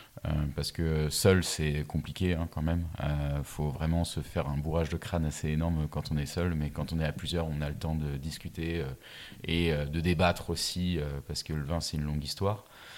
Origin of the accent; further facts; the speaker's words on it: Mulhouse, Grand Est, France; moi, je viens de Mulhouse, là où il n'y a pas de vigne, bien évidemment. D'une famille.